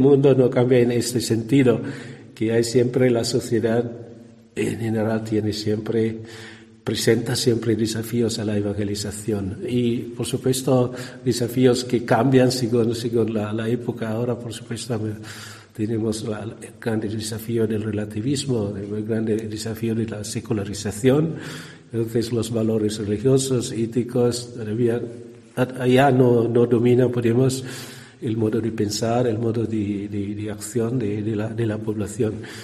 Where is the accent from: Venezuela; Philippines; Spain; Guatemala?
Philippines; para mí no es nueva porque soy de Filipinas con más de 7.000 islas. Yo nací en una isla un poquito más grande que Menorca y también más poblada.